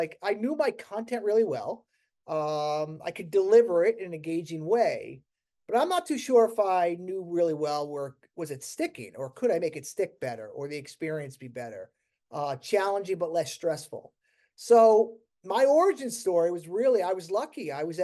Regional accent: New York, United States; I grew up outside New York City, of a family with no teachers.

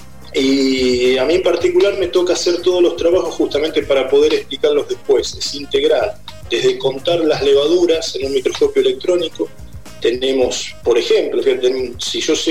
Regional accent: Argentina; Más que somos argentinos, por ahí tendemos a subestimarnos bastante.

